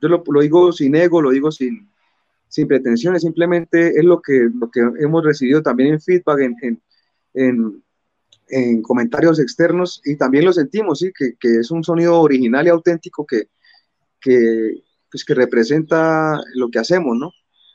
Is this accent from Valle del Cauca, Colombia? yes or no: no; Santander, Colombia; ya que somos santandereanos también